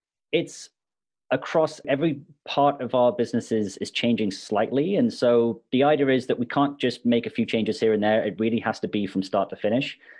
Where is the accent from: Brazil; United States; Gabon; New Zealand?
Gabon; also born or lived in Nigeria / Brunei / United Kingdom / Canada; now in Ontario, Canada; So although I went to school in the UK, I mean, I grew up in Gabon and Nigeria and Brunei and spent time in Eastern Russia. And so I moved to Canada after finishing university and lived in Alberta for 12 years. And then now I've moved to Eastern Canada and I'm living in Ontario.